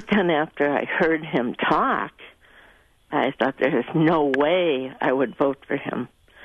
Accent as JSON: {"language": "English", "town": "Franklin", "country": "United States", "said": "Hi. I'm from Franklin."}